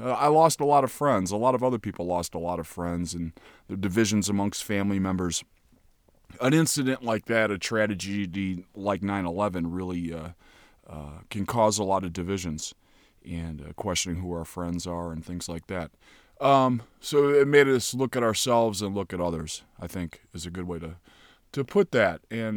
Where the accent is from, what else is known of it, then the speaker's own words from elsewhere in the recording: Chicago, Illinois, United States; I'm from Chicago. I have ties there